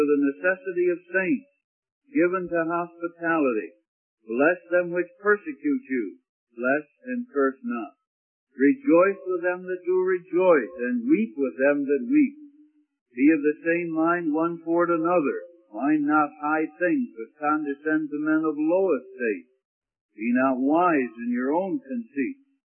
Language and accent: English; Scotland, United Kingdom; Now, I'm a Scotsman.